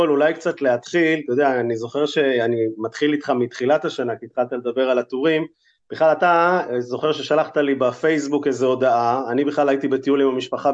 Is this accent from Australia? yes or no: no; Yokneam, Northern District, Israel; now in Kiryat Ata, Israel; אוקיי, אז קודם כל, אני במקור מיוקנעם. לפני 8 שנים עברתי עם אשתי לגור פה בקריית אתא.